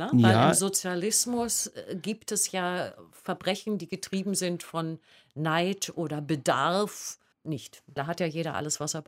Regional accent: Berlin, Germany; Also ich als Westberlinerin erinnere

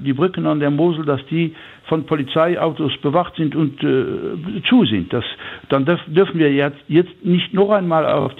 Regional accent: Luxembourg; noch wir als Luxemburger

